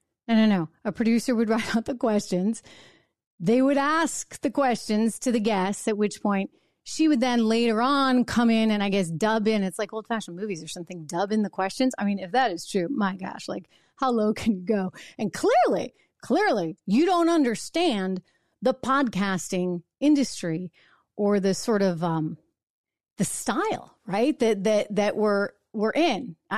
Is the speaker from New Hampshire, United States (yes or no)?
yes; New Hampshire, United States; That's my home state. Live free or die is on every single license plate.